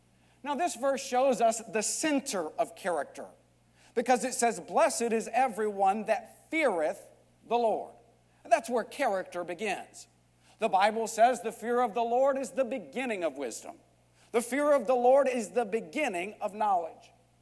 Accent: Texas, United States; As the guys I grew up around in West Texas might say, I ain't scared of nothing.

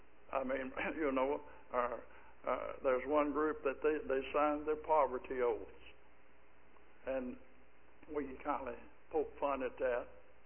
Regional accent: Arkansas, United States; born there; I was born in Arkansas a number of generations ago

